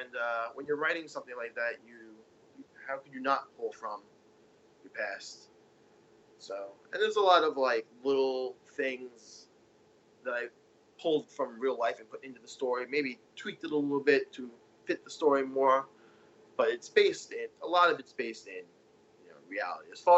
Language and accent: English; Levittown, United States; It takes place in Levittown in the 1990s, where I grew up in Levittown in the mid-1990s, and I have a lot of fond memories of my childhood.